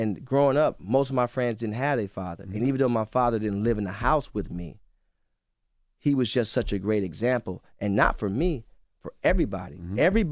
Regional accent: Cleveland, Ohio, United States; I'm from Cleveland. They're from Akron. We wasn't friends.

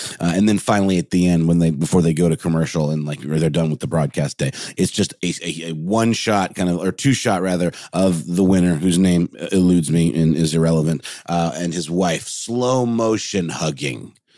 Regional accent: Augusta, Georgia, United States; so like I'm from Augusta, Georgia, which is where the Augusta National Golf Course takes place.

